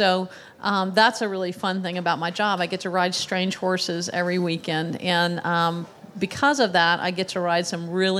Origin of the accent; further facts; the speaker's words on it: Florida, United States; I grew up actually here in Florida. I'm a native Floridian, and I grew up riding English on the Hunter Jumper circuit.